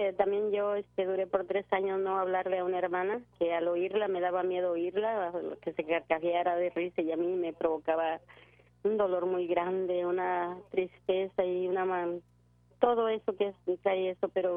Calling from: Chicago, Illinois, United States; De Chicago.

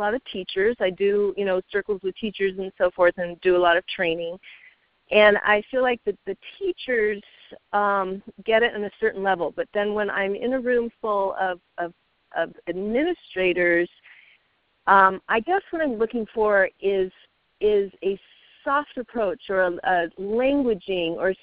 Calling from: California, United States; I'm calling from Northern California

